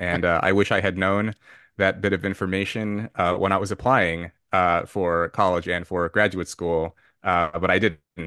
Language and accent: English; Los Angeles, California, United States; I was born into poverty in Los Angeles, and my mother, and she became heavily addicted to drugs.